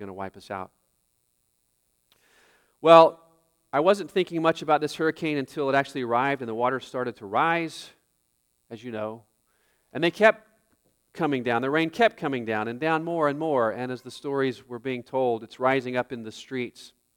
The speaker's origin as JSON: {"language": "English", "region": "Oklahoma", "country": "United States", "tie": "born or raised there", "said": "Growing up in Oklahoma, I heard tornado sirens go off all the time."}